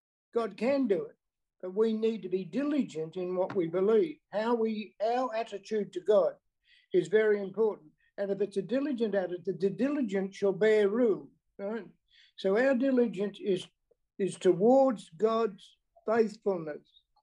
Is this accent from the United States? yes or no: no; Western Australia, Australia; Hello, everyone. … from Western Australia, rejoicing in the Lord.